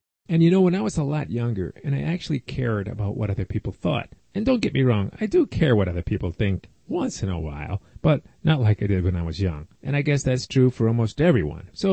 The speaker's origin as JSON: {"language": "English", "town": "Chicago", "region": "Illinois", "country": "United States", "said": "And since I come from Chicago, I know exactly what kind of mixed neighborhood you're talking about."}